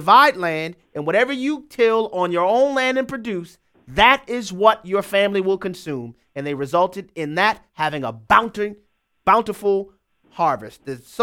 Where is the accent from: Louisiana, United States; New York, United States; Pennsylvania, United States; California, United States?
Louisiana, United States; Let's go now to my home state of Louisiana